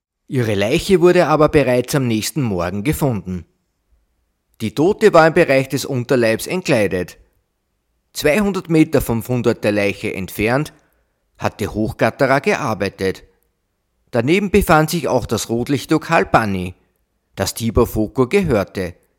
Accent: Linz, Upper Austria, Austria; denn er spielt in meiner Heimatstadt, in Linz.

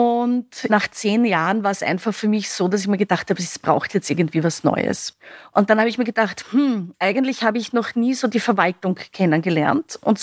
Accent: Graz, Styria, Austria; also born or lived in Vienna; Ich bin eigentlich in Wien geboren, aber habe meine ganze Kindheit und Jugend in der Steiermark verbracht, bin in Graz in die Schule gegangen und dann wieder zum Studium der Veterinärmedizin eben nach Wien gekommen

